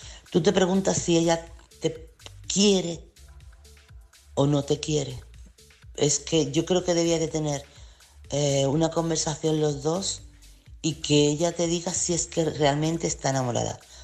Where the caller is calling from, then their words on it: Chiclana de la Frontera, Andalusia, Spain; corresponsal de Chiclana.